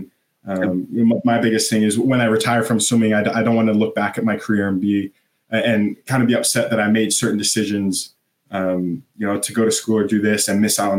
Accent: Canada; obviously, being Canadian, you go to a Canadian university and kind of swim with U Sports, or do you go down to the NC2A route? Being up in Canada

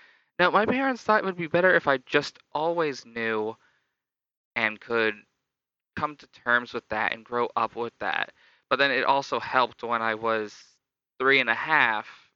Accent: Illinois, United States; born there; But as I believe I mentioned, I was born in Illinois.

